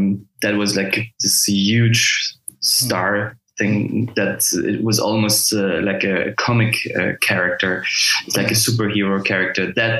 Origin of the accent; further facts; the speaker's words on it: France; also born or lived in Germany; I was actually born in Germany, but I grew up in France and Germany. So I'm actually a cultural person. We call it European identity here. I grew up at the French-German border